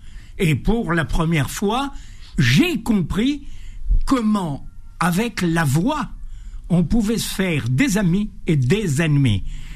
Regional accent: Bou Caïd, Tissemsilt, Algeria; dans Abou Kaïd, où j'ai grandi, à Boukaïd, on avait une radio collective.

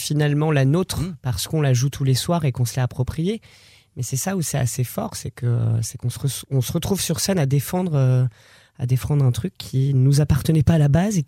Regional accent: Poitiers, Nouvelle-Aquitaine, France; Et moi, je suis de Poitiers, donc je venais régulièrement dans le coin quand j'étais plus jeune.

